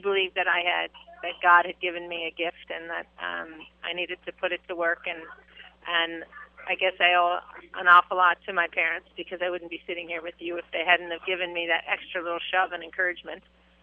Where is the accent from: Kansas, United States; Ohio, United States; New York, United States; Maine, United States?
Maine, United States; our weather is yours growing up in Maine. Whatever Boston got, we got a few days later.